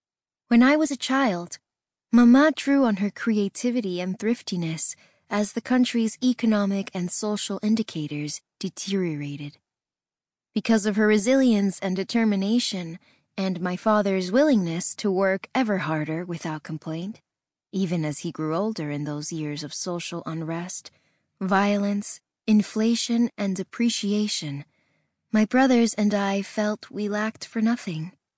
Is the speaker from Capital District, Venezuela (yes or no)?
no; Maracaibo, Zulia, Venezuela; In the 1970s, my hometown, Maracaibo, and its enormous oil reserves were a symbol of the future in what was then the most prosperous country in the Caribbean.